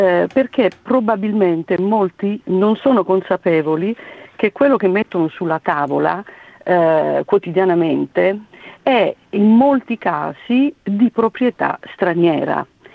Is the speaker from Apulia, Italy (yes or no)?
no; Campania, Italy; Io vengo dalla Campania